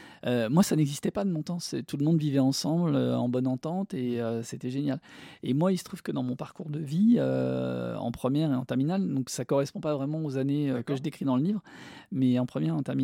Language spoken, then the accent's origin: French; Argenteuil, Île-de-France, France; J'ai grandi à Argenteuil, banlieue malheureusement célèbre pour la délinquance ou pour les choses comme ça.